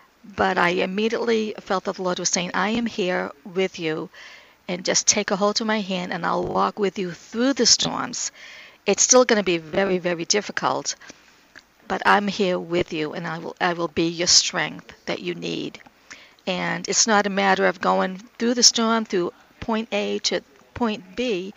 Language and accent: English; New Hampshire, United States; New Hampshire.